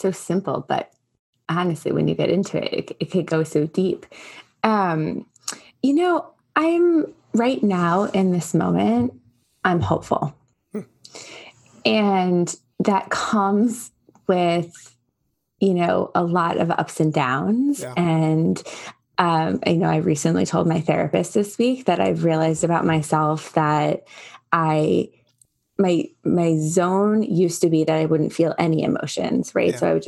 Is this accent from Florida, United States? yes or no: no; New York, United States; I'm also a New Yorker. But now I live in the Midwest, and so maybe the Midwest has rubbed off of me.